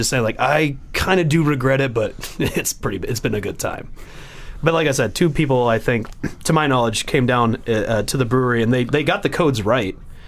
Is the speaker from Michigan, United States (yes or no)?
yes; Michigan, United States; now in Colorado, United States; I mean, when I moved here from Michigan in 2012. A sour beer was a beer that you didn't drink because that means that shit went bad. So even when I post about my first sour beer experience in Colorado, all my friends from Michigan are like, what?